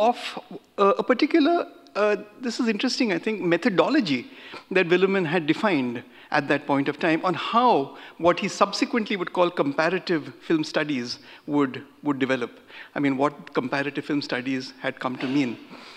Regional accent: Maharashtra, India; first language Marathi; English is a second language; my native language of Marathi describes pineapple as ananas. That is the name of the word pineapple in my language of Marathi.

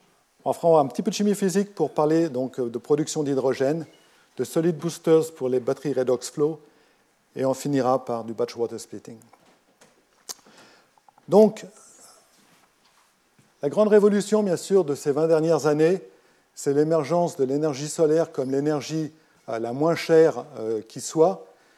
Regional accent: Switzerland; je viens donc de Suisse, comme l'a indiqué Jean-Marie. Je ne viens pas de Lausanne parce qu'on a déménagé il y a quelques années à Sion

